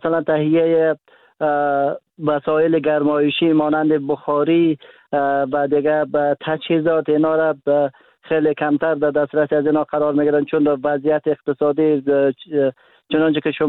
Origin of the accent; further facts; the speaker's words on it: Daykundi, Afghanistan; زنهای بارداری بودند که در ولایت مرکزی مثلا دایکندی ولایت ما به مراکز صحی نرسیدند و از جان خود دادند